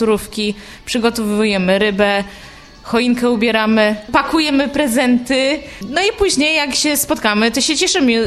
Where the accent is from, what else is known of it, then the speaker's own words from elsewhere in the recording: Tułowice, Opole Voivodeship, Poland; jestem z Tułowic. W tym roku jadę na gotowca do mamy, do rodziców